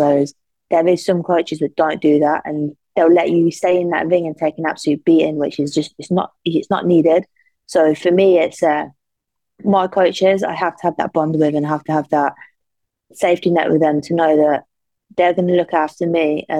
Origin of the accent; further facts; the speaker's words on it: Northampton, East Midlands, United Kingdom; So I'm from Northampton, but I travel to Sheffield now